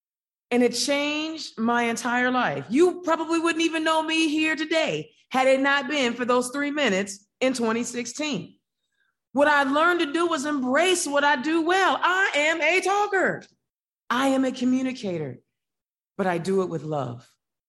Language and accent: English; Indiana, United States; Growing up in Indiana, there weren't a lot of Black folks on television